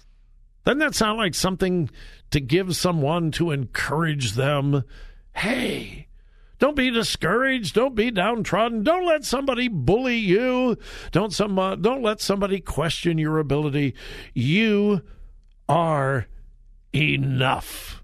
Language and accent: English; Westerville, Ohio, United States; Driving around my hometown of Westerville this morning